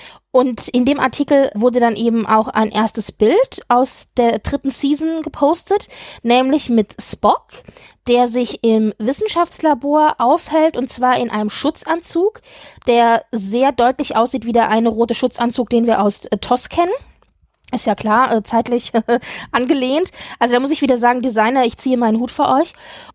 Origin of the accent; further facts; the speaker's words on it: Sweden; ich bin ja Schwedin